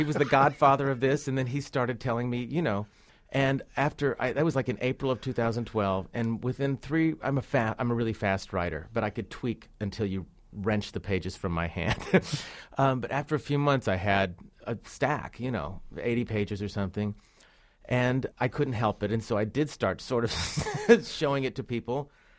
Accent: Oklahoma, United States; Childhood, growing up in Oklahoma, then their show business, then their parenting

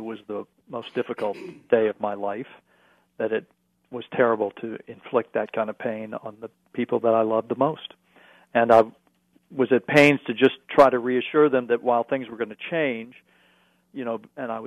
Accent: New Orleans, Louisiana, United States; As I was a teenager growing up in New Orleans, I realized over a period of years

